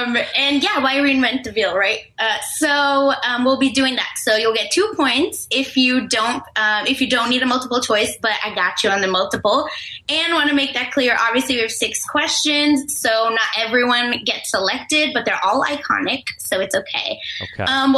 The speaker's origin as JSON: {"language": "English", "region": "California", "country": "United States", "said": "I'm from the Bay Area, and I'm really excited."}